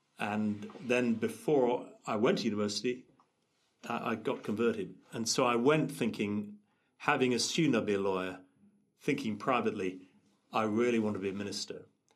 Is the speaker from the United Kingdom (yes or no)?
yes; England, United Kingdom; moved away as an adult; also born or lived in South Africa; And as a English guy, never lived abroad apart from a few months in Israel, I ended up at 23 doing student ministry at the University of Witwatersrand in Johannesburg.